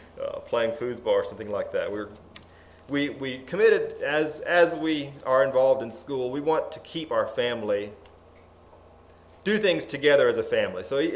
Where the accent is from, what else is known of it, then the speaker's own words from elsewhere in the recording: Whiteville, Tennessee, United States; I grew up in Whiteville, Tennessee, where I was fortunate to attend only one school from kindergarten through high school.